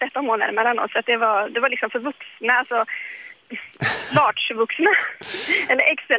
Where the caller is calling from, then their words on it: Trollhättan, Västra Götaland County, Sweden; Hej, trevligt, jag är från Trollhättan.